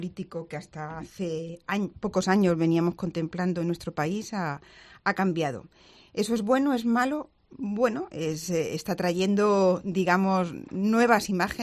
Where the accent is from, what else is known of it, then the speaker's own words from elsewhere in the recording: Linares, Andalusia, Spain; soy de Linares, mi familia es torrecampeña, paterna